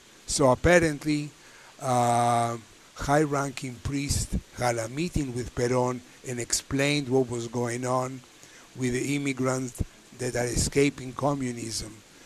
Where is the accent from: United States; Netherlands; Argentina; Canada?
Argentina; when I was a child growing up in Argentina